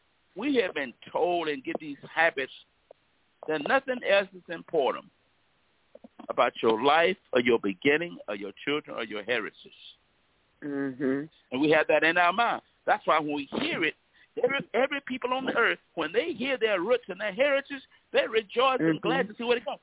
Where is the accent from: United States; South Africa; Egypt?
United States; born there; Even though I was born a Jew in America